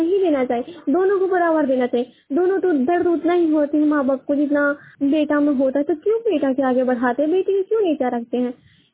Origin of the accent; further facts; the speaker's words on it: Hilsa, Bihar, India; और मैं हिलसा पुना की निवासी हूँ, जिला नालंदा है।